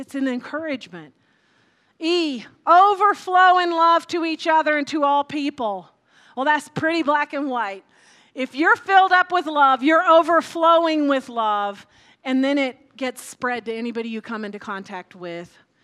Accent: the South, United States; because I grew up in the South where when they talked about holiness meetings

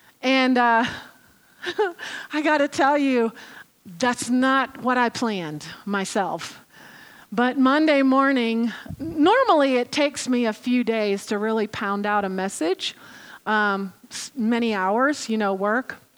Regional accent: the South, United States; I was brought up in the South, but after an Ohio winter

